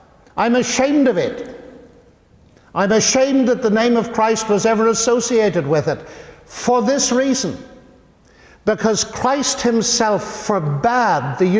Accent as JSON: {"language": "English", "region": "Northern Ireland", "country": "United Kingdom", "said": "I come from Northern Ireland"}